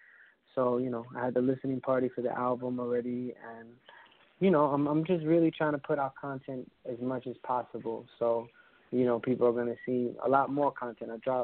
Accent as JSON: {"language": "English", "town": "Bronx", "region": "New York", "country": "United States", "tie": "born or raised there", "said": "I grew up born and raised in the Bronx, so it was a lot of, like, rap battles and stuff"}